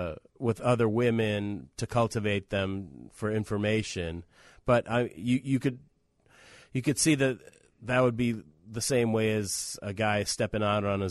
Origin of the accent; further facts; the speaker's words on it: Russia; English is a second language; I'm from the Evil Empire.